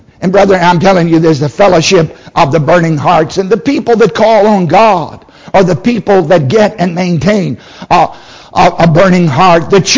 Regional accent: the South, United States; Now, I grew up in the South where we knew how to get a hold of TNTs, IM-80s, cherry bombs.

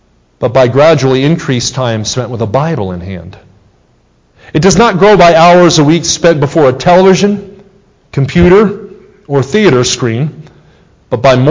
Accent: New Jersey, United States; also born or lived in Kansas City; now in Missouri, United States; which I grew up in New Jersey. I've now been a resident of Missouri longer than I was in New Jersey, but I lived in Kansas City for 29 years.

